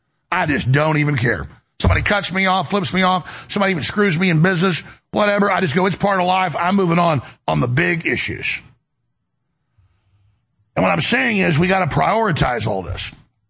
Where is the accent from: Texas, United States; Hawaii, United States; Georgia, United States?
Texas, United States; Dallas; You know, I've lived a lot of different places. And multiple times in my life, growing up in Dallas